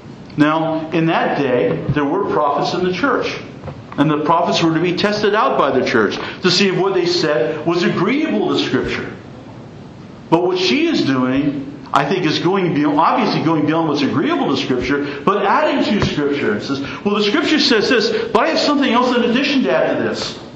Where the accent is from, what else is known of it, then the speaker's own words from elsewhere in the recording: Williamsburg, Iowa, United States; Well, the churches in my hometown of Williamsburg or in Iowa don't seem to get a lot of attention from people.